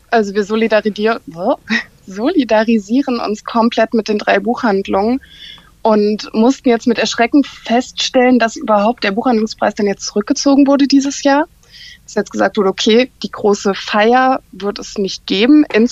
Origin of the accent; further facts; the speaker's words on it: Frankfurt, Hesse, Germany; moved away as an adult; now in Hamburg, Germany; ich komme eigentlich aus Frankfurt, aus der Nähe von Frankfurt und bin für die Ausbildung nach Hamburg gezogen